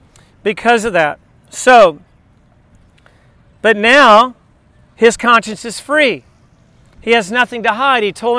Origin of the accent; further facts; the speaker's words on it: Texas, United States; And I know from experience being in my family growing up in Texas and just moments in our own family